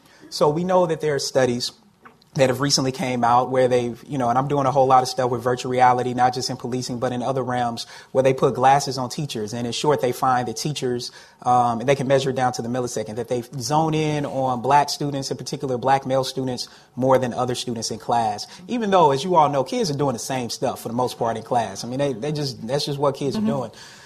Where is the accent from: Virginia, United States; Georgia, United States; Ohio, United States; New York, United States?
Georgia, United States; Atlanta; Like I grew up in Atlanta, I was bused.